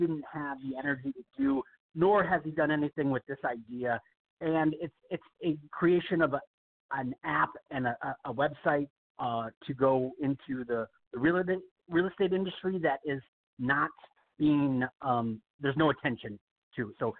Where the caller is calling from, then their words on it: Las Vegas, Nevada, United States; I'm calling from Las Vegas.